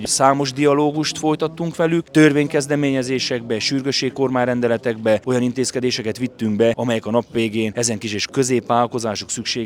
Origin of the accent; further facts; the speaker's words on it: Odorheiu Secuiesc, Harghita, Romania; Én ugye Székelyudvarhelyről jövök, udvarhelyszéki szenátor, Hargita megyei szenátor vagyok